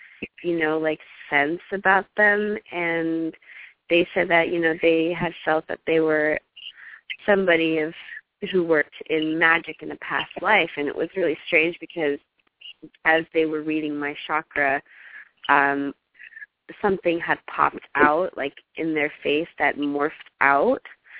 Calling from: New York, United States; I'm calling you from New York.

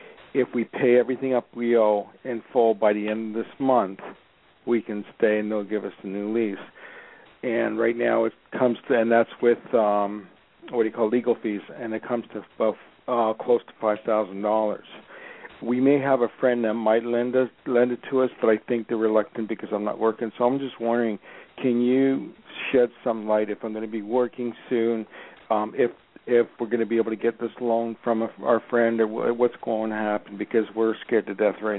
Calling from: Los Angeles, California, United States; by the way, I'm calling from Los Angeles.

